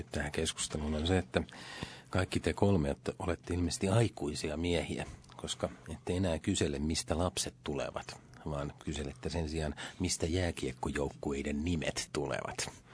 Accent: Helsinki, Uusimaa, Finland; Minäkin olen itä-helsinkiläinen

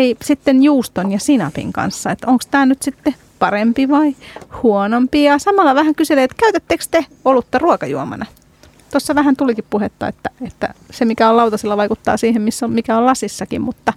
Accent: Hungary; Finnish is a second language; now in Finland; meillä Unkarissa, mistä minä olen kotoisin, niin siellä aina syödään kuin juodaan

